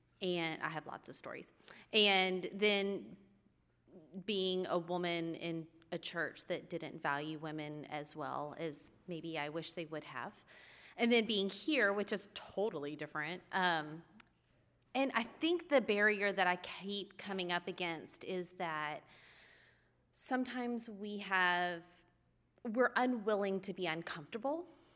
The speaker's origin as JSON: {"language": "English", "region": "the South", "country": "United States", "tie": "born or raised there", "said": "trying to think about the different aspects of my life from growing up in the South"}